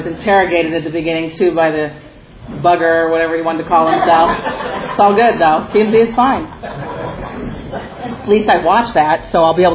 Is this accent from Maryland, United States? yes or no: no; Compton, California, United States; also born or lived in Norwalk / Stanton; I'm half Mexican. I grew up in Compton, Norwalk, and Stanton.